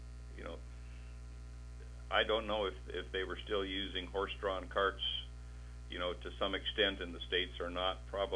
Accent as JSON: {"language": "English", "town": "Toronto", "region": "Ontario", "country": "Canada", "tie": "born or raised there", "also_born_or_lived": "England"}